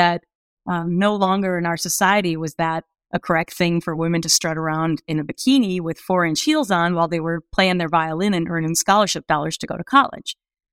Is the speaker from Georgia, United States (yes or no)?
no; Minnesota, United States; Mom, I'm from Minnesota. That is not really a pageant state.